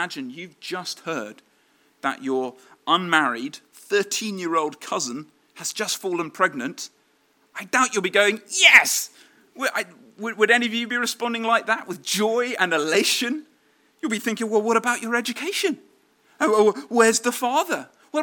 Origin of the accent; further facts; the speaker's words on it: East of England, United Kingdom; I grew up near Stevenage, so explains that.